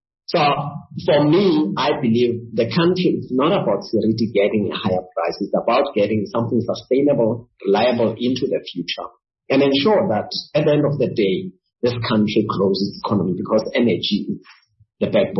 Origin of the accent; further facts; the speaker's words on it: South Africa; born there; I'm a South African, I was born in this country